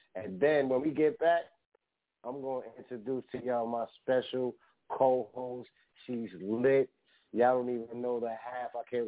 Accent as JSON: {"language": "English", "town": "Bronx", "region": "New York", "country": "United States", "said": "You already know I'm from the Bronx."}